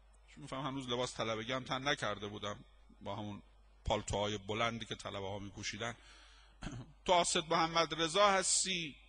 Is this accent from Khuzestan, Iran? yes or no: no; Qom, Iran; born there; من با اینکه متولد قم هستم خودم